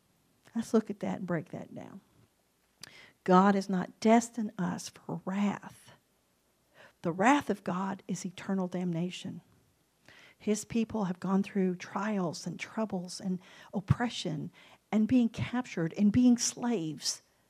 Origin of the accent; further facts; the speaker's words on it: United States; I'm American. I've grown up without persecution.